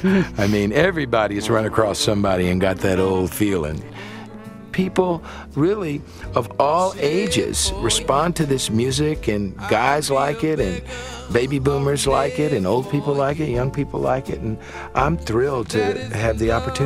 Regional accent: Houston, Texas, United States; also born or lived in New Orleans; I'm from Houston, Texas originally, and a lot of my very early upbringing was in New Orleans

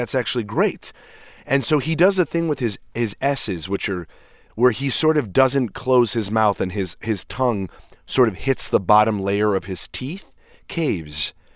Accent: Chicago, Illinois, United States; That's what we listened to my entire time growing up. I'm from Chicago. And so we listened to NPR.

